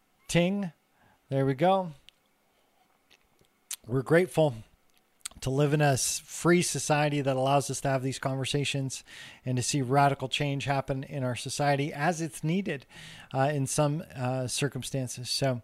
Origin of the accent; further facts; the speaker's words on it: Spokane, Washington, United States; I grew up in Spokane, Washington, up here in the Inland Northwest.